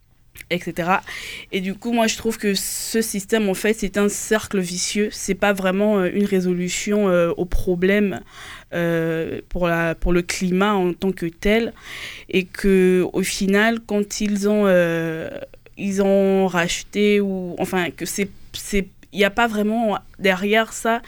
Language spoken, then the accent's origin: French; Gabon; now in France; Je suis originaire du Gabon.